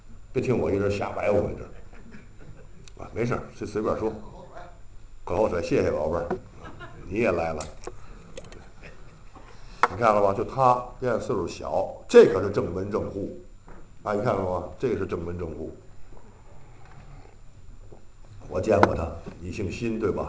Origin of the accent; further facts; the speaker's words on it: Tianjin, China; 就是跟我们就咱们天津人叫饭的